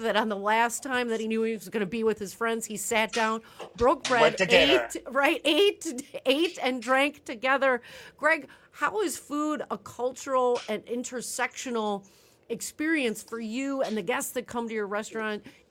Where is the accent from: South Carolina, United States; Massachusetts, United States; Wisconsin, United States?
Wisconsin, United States; I have never showed up at a friend's house empty-handed because that's how I was taught being from Wisconsin.